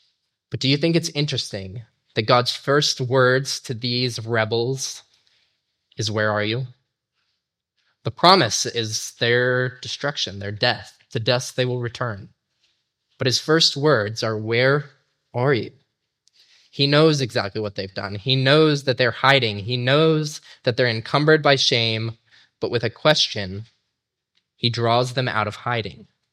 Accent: Salt Lake City, Utah, United States; Now, I grew up in Salt Lake City, Utah, and the church that I grew up in was built by Dutch immigrants

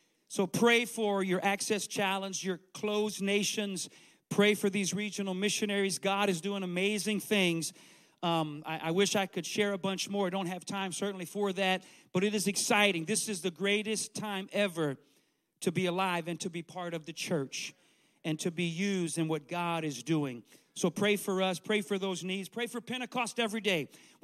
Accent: Louisiana, United States; so I'm from South Louisiana. We have these oak trees that are huge, like huge oak trees.

